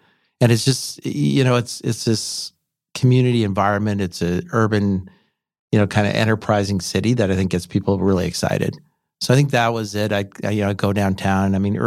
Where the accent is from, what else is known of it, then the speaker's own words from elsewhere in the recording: North Vancouver, British Columbia, Canada; I grew up in North Vancouver, went to Carson Graham High